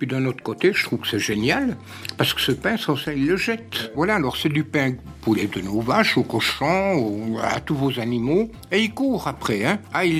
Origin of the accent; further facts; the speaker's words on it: La Chaux-de-Fonds, Neuchâtel, Switzerland; J'habitais dans la Broye, et puis suite à des problèmes sentimentaux, familiaux et tout, je voulais retourner dans le Jura, parce que je suis de la Chaux-de-Fonds.